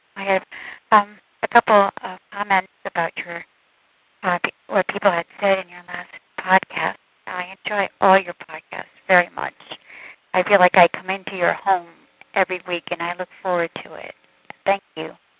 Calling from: Connecticut, United States; I am calling from Connecticut

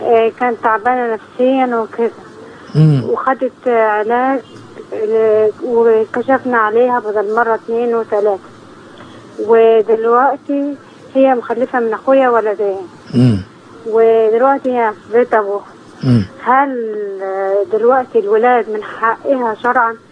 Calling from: Monufia Governorate, Egypt; ايوه انا ميال من المنوفيه.

